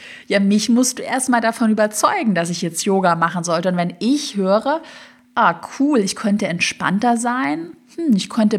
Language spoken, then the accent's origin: German; Baden-Württemberg, Germany; ich komme ja aus dem Schwabenland